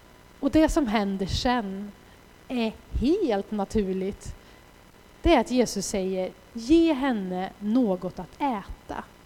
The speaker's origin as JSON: {"language": "Swedish", "country": "Sweden", "said": "jag kommer från Sverige, jag går på en bibelskola"}